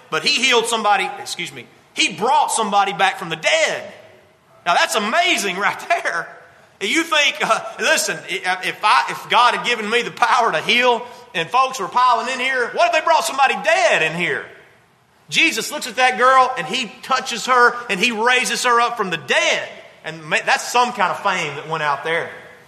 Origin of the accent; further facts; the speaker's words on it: Gordo, Alabama, United States; My hometown's Gordo.